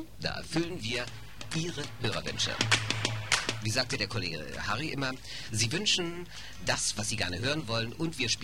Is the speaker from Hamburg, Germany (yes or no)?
yes; Hamburg, Germany; da ich als Hamburger der Einzige bin, der hier jodeln kann